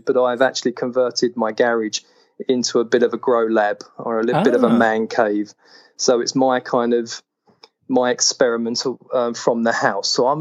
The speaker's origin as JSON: {"language": "English", "region": "England", "country": "United Kingdom", "said": "they do ask me, you know, as an English gardener or an Englishman, they do ask me about the whole kind of why are you into it"}